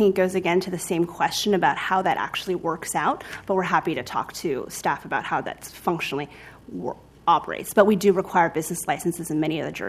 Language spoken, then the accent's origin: English; San Francisco, California, United States; I'm from San Francisco, but I've spent a lot of time here in Portland in the last several months.